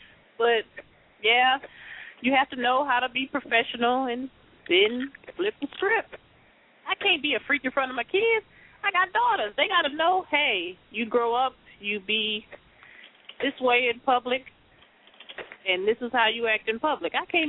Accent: California, United States; And I come from Cali. We didn't do all that booty shake stuff they do in Florida.

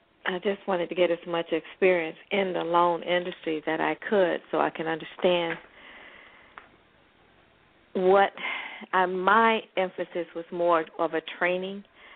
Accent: Florida, United States; I grew up here in South Florida. I went to the University of Miami.

